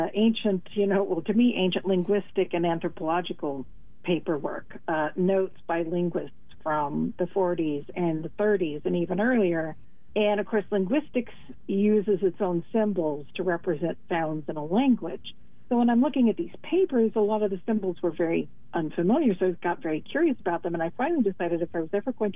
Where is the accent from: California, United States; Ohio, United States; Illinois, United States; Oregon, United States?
Oregon, United States; Coos Bay; I grew up in Coos Bay, actually on the east side of the bay, up Kentuck Slough. We lived on a hill above a swampy draw.